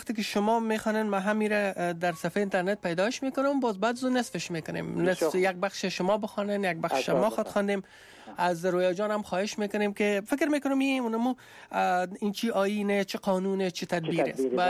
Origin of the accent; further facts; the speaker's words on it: Afghanistan; moved away; زمانی که ما از افغانستان آمدیم